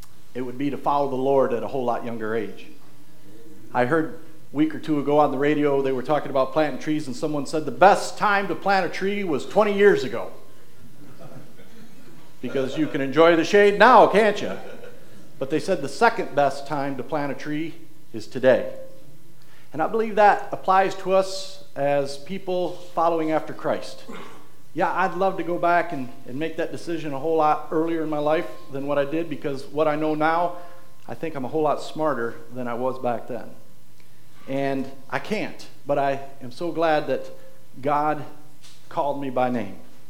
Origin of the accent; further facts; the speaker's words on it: Michigan, United States; I was raised in Section 14 of Lafayette Township, Gratiot County, Michigan. I attended Breckenridge Schools, graduated.